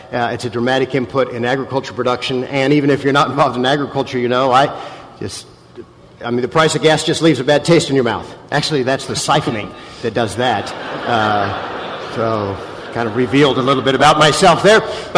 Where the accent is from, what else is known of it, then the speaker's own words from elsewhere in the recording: Kansas, United States; All right, Nebraska. I'm from Kansas.